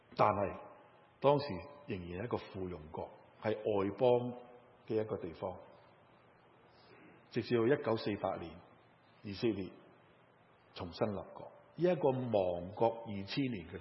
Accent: Hong Kong; 我11月底就要再去香港，很多人很担心，牧师不要回啊，我使乜惊，因为我在那里长大

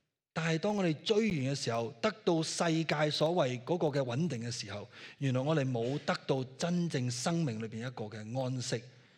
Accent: Hong Kong; 特别喺香港，我哋香港人效率效益好重要嘅

